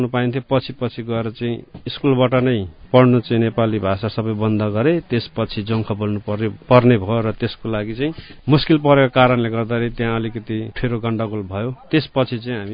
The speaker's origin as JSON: {"language": "Nepali", "town": "Samchi", "region": "Samtse", "country": "Bhutan", "tie": "born or raised there", "lives_now": "Nepal", "said": "मेरो घर साम्ची भूटान हो। पहिलाको ब्लक पनि साम्ची नै बोल्छ र डिस्ट्रिक्ट पनि साम्ची नै बोल्छ। फिलहाल चाहिँ D4 निवासी हट नम्बर 4 बसेको छु।"}